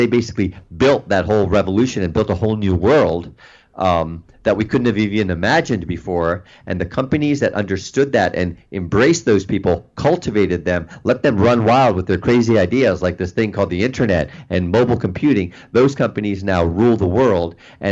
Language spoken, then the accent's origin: English; India; now in Washington, D.C., United States; from an Indian kid, moved to Washington, D.C., became an engineer, because you only have two choices as an Indian kid, right?